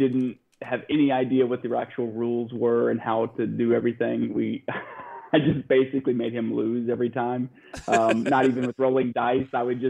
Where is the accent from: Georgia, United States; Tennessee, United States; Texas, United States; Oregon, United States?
Texas, United States; Dallas; So I'm from Dallas, essentially. I'm about 30 minutes west of Dallas.